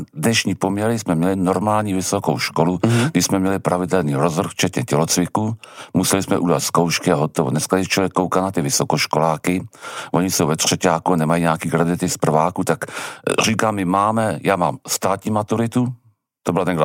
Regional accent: Telč, Vysočina Region, Czechia; ale já jsem na to hrdý, že jsem z Telče, z toho malého města

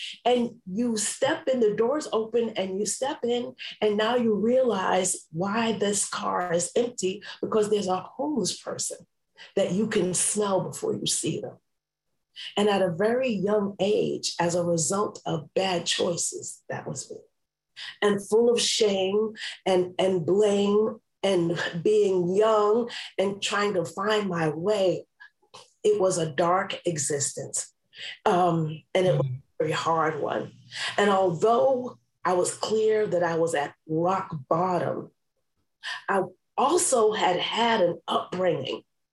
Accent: New York City, New York, United States; but I grew up in New York City, and there a great part of New York City is their transportation system and the subway system.

